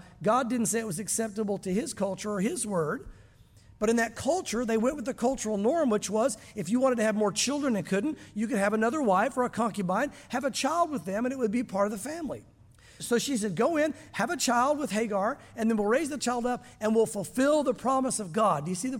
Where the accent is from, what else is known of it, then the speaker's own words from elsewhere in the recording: Southern United States, United States; As you guys know, growing up in the South, a lot of people believe they're Christians that are not. How do I know that? I was one of them.